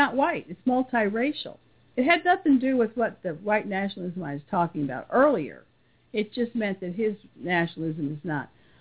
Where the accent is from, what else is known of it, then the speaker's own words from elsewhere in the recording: United States; I'm an American. I'm not a German. And I don't even speak German, for goodness sake.